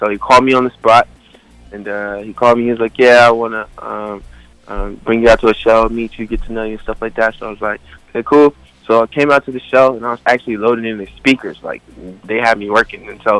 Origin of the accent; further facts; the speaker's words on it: Bristol, Virginia, United States; My dad had a studio back in my hometown, Bristol, Virginia.